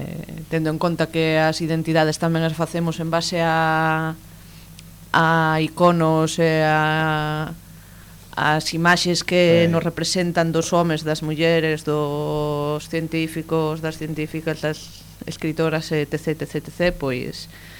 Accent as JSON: {"language": "Galician", "region": "Galicia", "country": "Spain", "said": "Somos da Mariña, non puiden."}